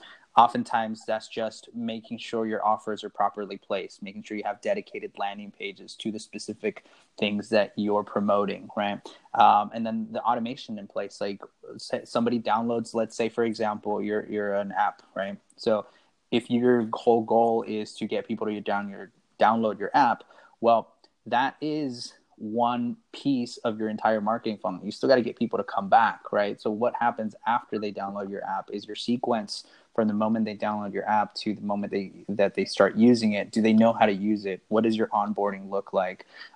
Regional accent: Seattle, Washington, United States; now in Los Angeles, United States; I grew up in the Seattle area, but I live in LA now.

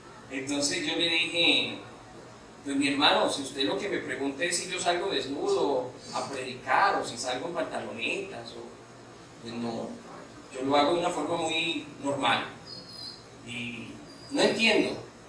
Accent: Colombia; now in El Salvador; nosotros somos colombianos y estamos en el país del Salvador.

